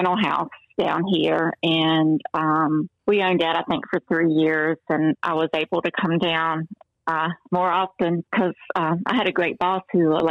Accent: Buena Vista, Virginia, United States; we were in Harrisonburg for 21 years, and before that, I was born and raised in Buena Vista, and so we went back and lived there for 10 years, so most of my life had been in the Shenandoah Valley with the mountains and all of that beauty.

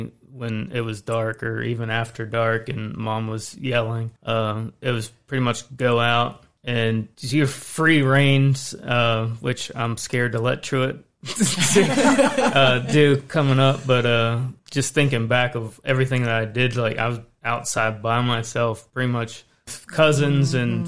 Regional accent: Maryland, United States; So I'm actually not from the area. I grew up in Western Maryland, out in the country.

